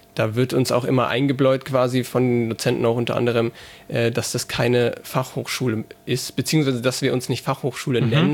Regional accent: Saarbrücken, Saarland, Germany; Aber in Saarbrücken zum Beispiel, wo ich herkomme

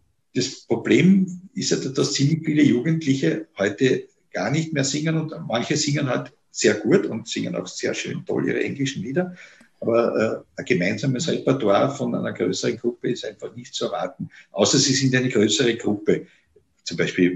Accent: Vienna, Austria; als Wiener, vor allem als älterer Wiener

